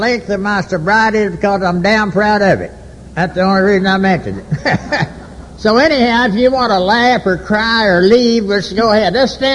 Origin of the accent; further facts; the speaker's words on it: Dallas, Texas, United States; He's going to get in trouble with Fort Worth because I'm from Dallas.